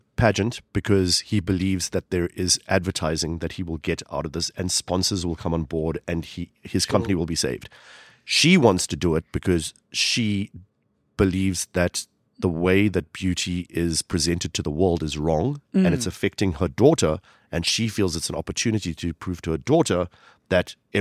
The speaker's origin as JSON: {"language": "English", "town": "Johannesburg", "region": "Gauteng", "country": "South Africa", "tie": "born or raised there", "said": "I'm born and bred in Joburg."}